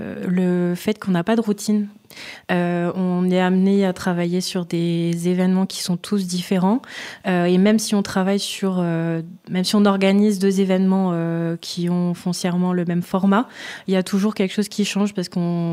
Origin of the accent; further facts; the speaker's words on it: Grand Est, France; now in Lyon, France; j'ai 29 ans, je viens du Grand Est et je vis à Lyon depuis 7 ans.